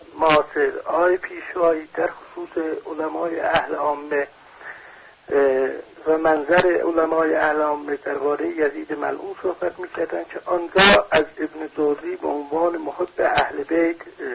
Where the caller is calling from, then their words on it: Tabriz, East Azerbaijan, Iran; از تبریز هستم